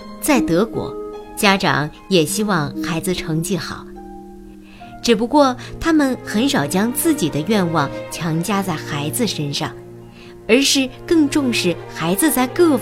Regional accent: China; 我们来自中国，中国人打乒乓球很厉害

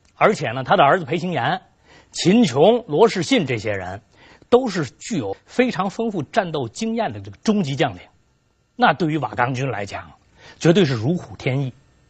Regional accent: China; 我们中国人耳熟能详

